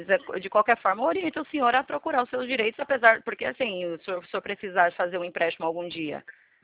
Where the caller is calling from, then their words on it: São Paulo, Brazil; Eu sou de São Paulo.